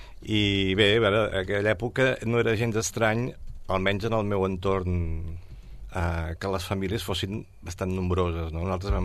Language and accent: Catalan; Sabadell, Catalonia, Spain; born there; Jo vaig néixer aquí a Sabadell, allà on naixia tothom en aquella època, més o menys, al carrer Creueta